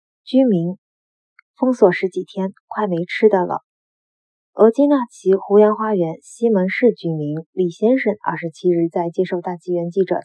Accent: Wuhan, Hubei, China; 因为我本身是武汉那边的人，当时经过第一波疫情也是被滞留了一个多月

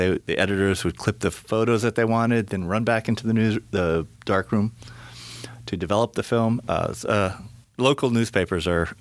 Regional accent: Arlington, Virginia, United States; born there; moved away; So I was born in Arlington and got baptized there.

